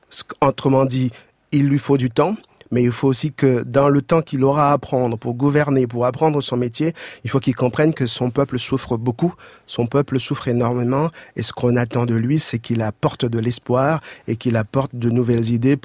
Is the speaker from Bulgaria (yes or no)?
no; Haiti; now in France; Je suis français. Je suis français par le mariage. Et en Haïti, on a décidé que je ne suis plus haïtien.